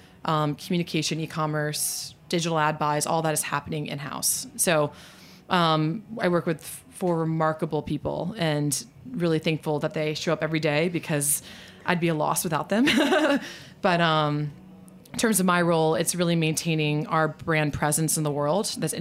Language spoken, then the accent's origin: English; New Orleans, Louisiana, United States; But I'm actually a fifth generation from New Orleans, and my family still lives there.